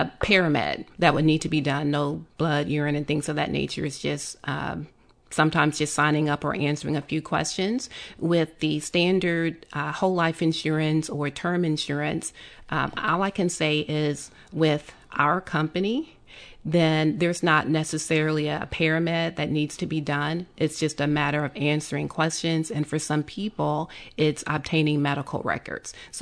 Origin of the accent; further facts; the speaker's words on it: Indianapolis, Indiana, United States; moved away; also born or lived in Cincinnati; Well, I'm originally from Indianapolis. I graduated from Central State University, which got me to the big city of Cincinnati.